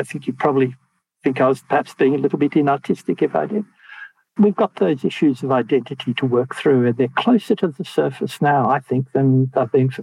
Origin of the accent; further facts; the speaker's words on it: Australia; It's a bit the way I feel about being Australian.